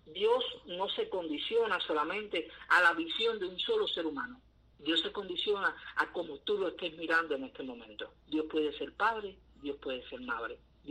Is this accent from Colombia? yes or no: no; Cuba; Todos y todas somos cubanos.